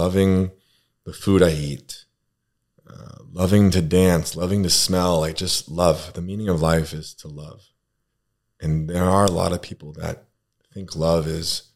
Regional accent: California, United States; Dare I say, I'm from California, so love is love.

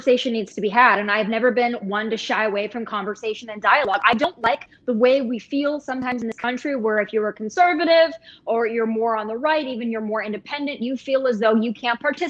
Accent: United States; I'm an American. I'm a taxpayer. I'm a voter.

